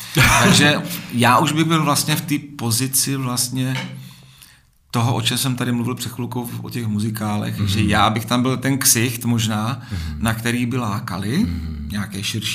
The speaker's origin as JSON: {"language": "Czech", "region": "Zlín Region", "country": "Czechia", "said": "Lyžuji od malička, od 3 let, jsem z Valašska, spousta kopců, kde jsme mohli, tam jsme lyžovali."}